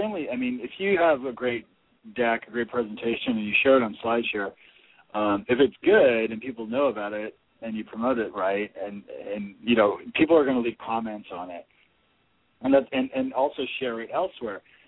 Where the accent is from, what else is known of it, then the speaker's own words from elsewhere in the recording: Canada; I'm Canadian, so I get to have one of those.